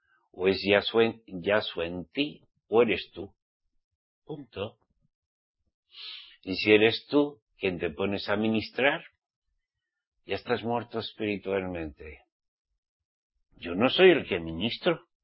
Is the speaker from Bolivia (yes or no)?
no; Spain; que es típico tomarse un carajillo cuando uno se levanta de la cama en mi tierra, España.